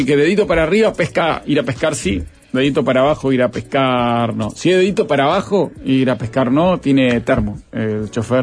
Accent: Tala, Canelones, Uruguay; de chico vivía en Tala. Me encantaba ir de pesca con mis amigos a los arroyos y el río Santa Lucía.

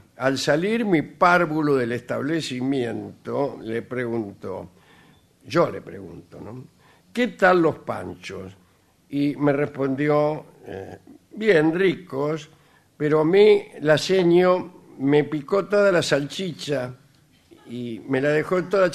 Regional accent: Cutral Có, Neuquén, Argentina; also born or lived in Dolores; de Cutralcó. Los escucho de cuando vivía en Dolores, allá por el 95, mirá vos.

